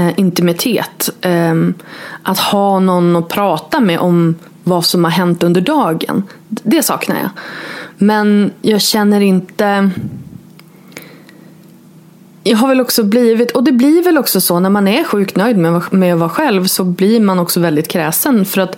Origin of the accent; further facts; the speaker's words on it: Norrland, Sweden; moved away as an adult; now in Borås, Sweden; som jag flyttade från Norrland till Borås när jag var 22